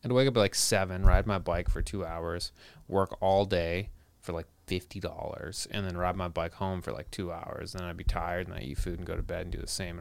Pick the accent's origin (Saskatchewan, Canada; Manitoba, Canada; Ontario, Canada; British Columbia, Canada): British Columbia, Canada; Vancouver; now in Los Angeles, United States; I'm from Vancouver, Canada, sort of.